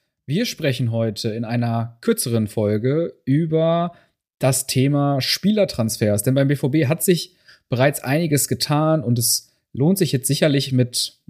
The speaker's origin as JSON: {"language": "German", "region": "North Rhine-Westphalia", "country": "Germany", "said": "Also das ist als Westfale das größte Lob, was du kriegen kannst."}